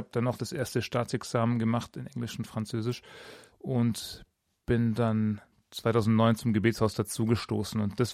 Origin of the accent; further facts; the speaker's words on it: Ravensburg, Baden-Württemberg, Germany; Also ich bin in Ravensburg aufgewachsen.